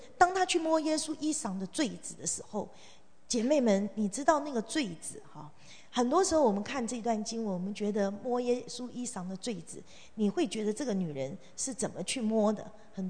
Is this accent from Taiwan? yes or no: no; China; 所以我们中国人嘛，就很喜欢照相，去哪里旅游都要啪。